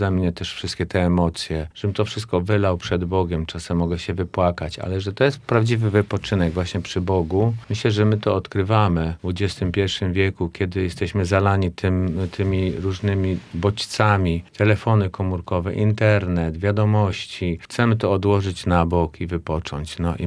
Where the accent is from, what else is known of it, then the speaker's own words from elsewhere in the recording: Kraków, Lesser Poland, Poland; u nas w Krakowie organista zagra, może tam jedna osoba zaśpiewa.